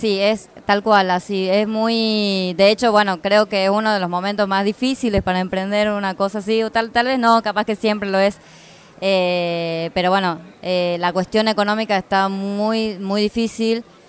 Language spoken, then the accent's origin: Spanish; Tucumán, Argentina; yo que vengo de Tucumán